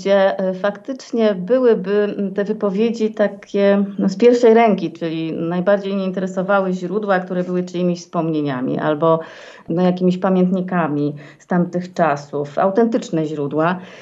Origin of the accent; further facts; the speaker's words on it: Łódź, Łódź Voivodeship, Poland; W ogóle łodzianką jestem z pochodzenia i urodziłam się w Łodzi.